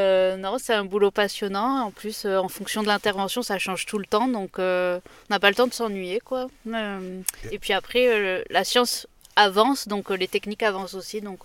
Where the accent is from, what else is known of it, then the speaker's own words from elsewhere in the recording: Marseille, Provence-Alpes-Côte d'Azur, France; Alors, déjà je suis de Marseille à la base.